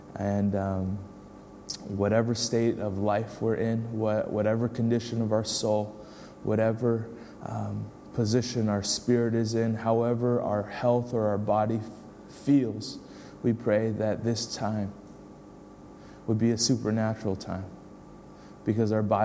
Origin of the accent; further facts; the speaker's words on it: Chicago, Illinois, United States; I'm from the Chicago area. My wife and I are from the Chicago area.